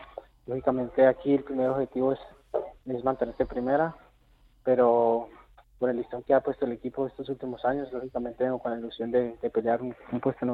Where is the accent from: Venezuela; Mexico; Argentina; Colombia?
Colombia; moved away as an adult; now in Huesca, Spain; Salí también a los 18 de Colombia aquí a Huesca